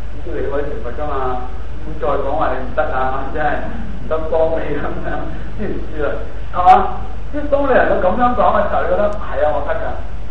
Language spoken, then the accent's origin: Cantonese; China; 即係佛教或者喺我哋中國人嚟講，人要自重啊